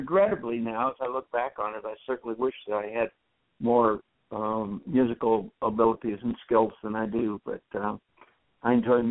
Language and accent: English; Kansas, United States; I grew up in western Kansas in a small town.